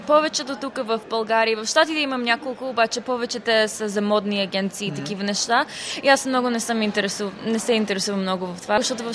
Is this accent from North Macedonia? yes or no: no; United States; когато израснах в Штатите, родителите ми и баба и дядо винаги ми казваха